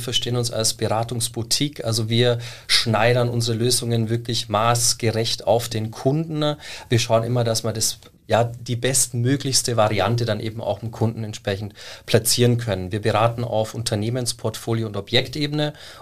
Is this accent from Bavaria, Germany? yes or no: yes; Bavaria, Germany; also born or lived in Frankfurt / London / Vienna; now in Munich, Germany; Waschechter Bayer würden meine Eltern wahrscheinlich unterschreiben. Ja, ich würde sagen, ich bin so 50-50. Also ich war sehr, sehr lange Zeit in einem kleinen bayerischen Dorf, wo ich aufgewachsen bin